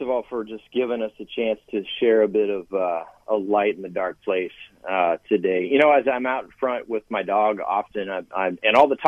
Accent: Arizona, United States; I grew up in Arizona, so there's lots of spring training going on there.

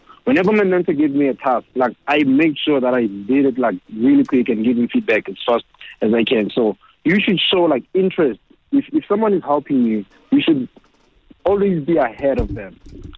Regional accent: Cape Town, Western Cape, South Africa; I was born and raised in a township in Cape Town called Khayelitsha.

